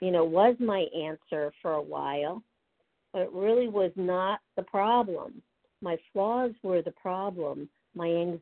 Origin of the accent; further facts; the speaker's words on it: New Jersey, United States; I'm from New Jersey.